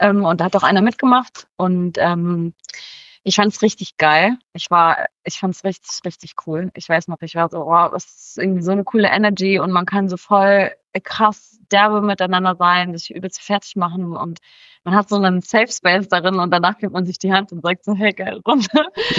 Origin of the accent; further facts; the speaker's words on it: Baden-Württemberg, Germany; Ich komme aus der Nähe von Freiburg, also auch aus dem Süden